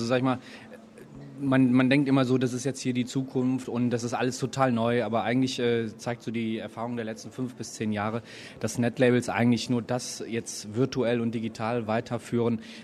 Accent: Germany; Und wie soll ich als Deutscher irgendwie diese kyrillische Schrift lesen?

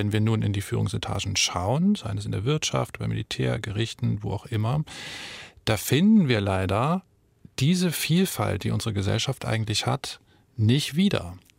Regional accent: Dresden, Saxony, Germany; Geboren in Dresden, aufgewachsen in Dresden, bin natürlich in diesen Erfahrungsraum hineingewachsen.

